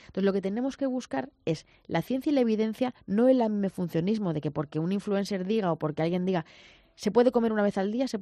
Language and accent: Spanish; Cuenca, Castilla-La Mancha, Spain; soy de Cuenca, todo me va bien.